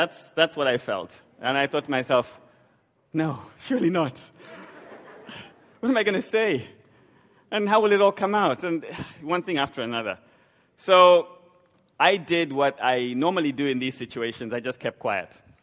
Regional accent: Zambia; I'm from Zambia. I'm a father of three.

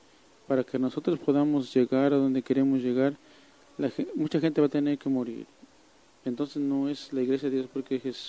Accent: San Diego, California, United States; born there; Mi mamá era filipina y yo nací en San Diego.

